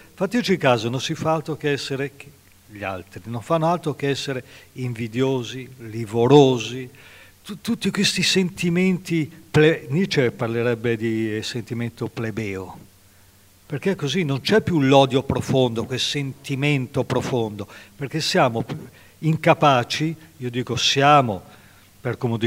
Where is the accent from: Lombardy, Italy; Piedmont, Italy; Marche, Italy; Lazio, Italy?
Lombardy, Italy; Milan; io parlo da milanese, da lombardo